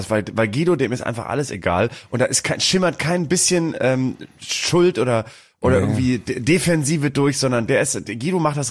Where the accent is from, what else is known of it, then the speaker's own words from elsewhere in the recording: Germany; für mich als Deutscher sind das da unten die Menschen